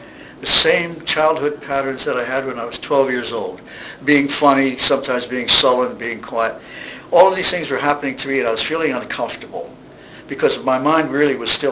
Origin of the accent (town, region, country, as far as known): Mount Kisco, New York, United States; born or raised there